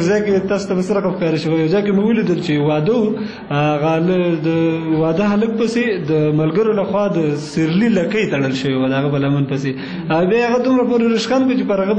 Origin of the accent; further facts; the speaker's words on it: Kunar, Afghanistan; زه اصلا د کونړ ولایت اوسېدونکی یم